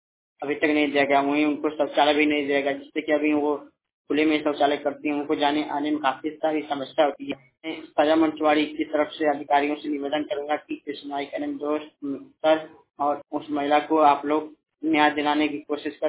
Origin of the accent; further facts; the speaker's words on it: Uttar Pradesh, India; हमारा जिला उत्तर प्रदेश में।